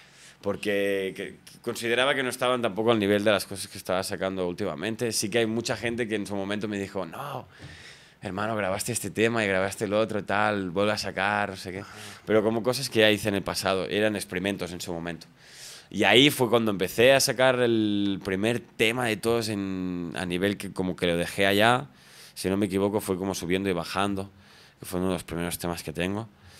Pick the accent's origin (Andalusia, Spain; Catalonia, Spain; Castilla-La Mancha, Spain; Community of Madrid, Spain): Catalonia, Spain; Palafrugell; Y yo vengo de un pueblo muy chiquito. No vengo de Barcelona, donde tampoco hay ahí como conexiones. Yo vengo de un pueblo al lado de la playa que se llama Palafrugell, que es un pueblo donde somos nada más que 15.000 o 20.000 personas.